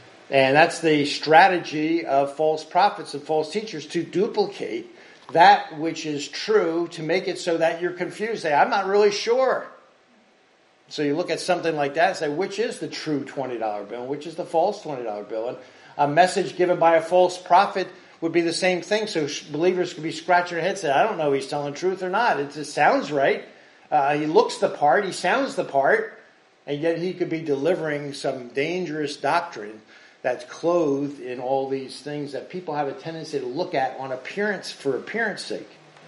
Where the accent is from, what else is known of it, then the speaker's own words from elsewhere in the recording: New Jersey, United States; Now, many of you know I grew up on the Jersey Shore, right?